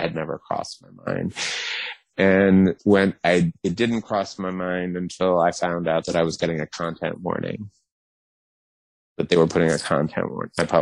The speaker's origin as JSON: {"language": "English", "region": "the South", "country": "United States", "said": "I'm from the South, so the whole homophobia, racism, cultural structure damage in the South resonated with me."}